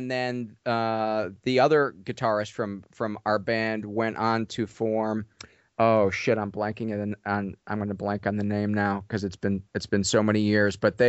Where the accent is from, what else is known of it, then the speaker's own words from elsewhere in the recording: Homewood, Illinois, United States; also born or lived in South Holland; I was born in South Holland, and then my family moved to Homewood, and that's where I spent most of my childhood was in Homewood. Then I went to school at Indiana University in the mid-'80s, and then graduated from there and moved back home for a couple of years